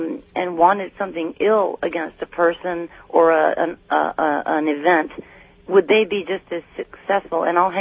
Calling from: Rockland, California, United States; I'm calling from Rockland, California.

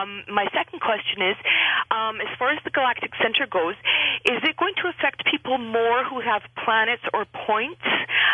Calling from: Vancouver, British Columbia, Canada; I'm calling from Vancouver, Canada.

